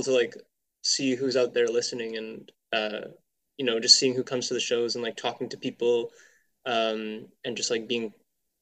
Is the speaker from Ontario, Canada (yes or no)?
no; Vancouver, British Columbia, Canada; because I'm from Vancouver and my family and bunch of my friends lived there